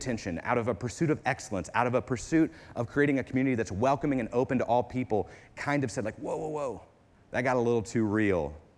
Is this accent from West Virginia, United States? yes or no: yes; West Virginia, United States; My grandfather was born in, I'm from West Virginia